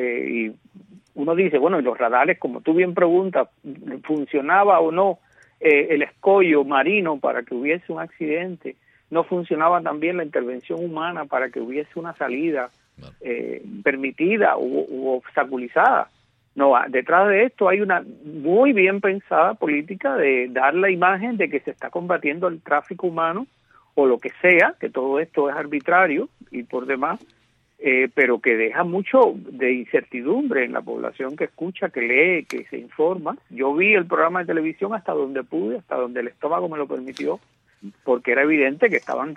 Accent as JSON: {"language": "Spanish", "country": "Cuba", "said": "Yo he estado observando, como todo cubano al fin, este lamentable accidente"}